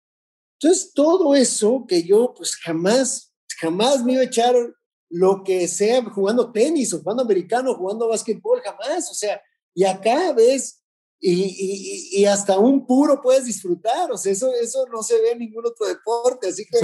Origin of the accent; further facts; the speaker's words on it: Tijuana, Baja California, Mexico; estaba en Tijuana, en mi ciudad natal